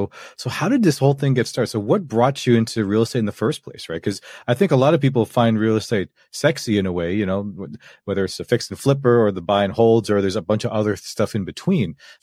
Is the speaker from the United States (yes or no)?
no; Canada; I grew up in Canada